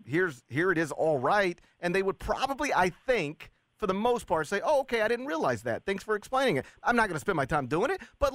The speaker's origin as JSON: {"language": "English", "town": "Horn Lake", "region": "Mississippi", "country": "United States", "tie": "born or raised there", "said": "I grew up in Horn Lake when I was a kid. We were teenagers."}